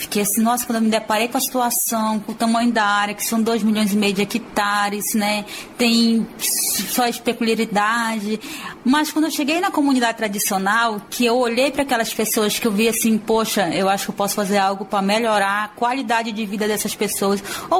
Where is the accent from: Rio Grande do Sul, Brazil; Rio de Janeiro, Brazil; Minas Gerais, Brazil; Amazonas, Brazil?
Amazonas, Brazil; Eu sou amazonense, adoro minha origem, sou descendente indígena